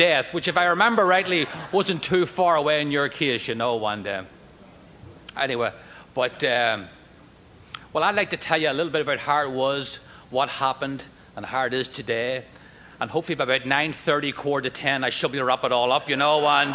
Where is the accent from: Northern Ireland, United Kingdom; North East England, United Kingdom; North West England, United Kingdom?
Northern Ireland, United Kingdom; As a kid growing up in Northern Ireland, outside of Belfast, I was irritable, discontent.